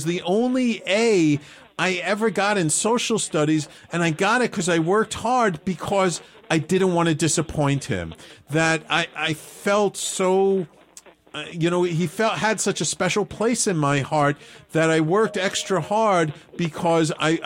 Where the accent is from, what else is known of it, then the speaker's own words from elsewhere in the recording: Bronx, New York, United States; I mean, I grew up in the North Bronx, but you kind of know what was going on in the South Bronx.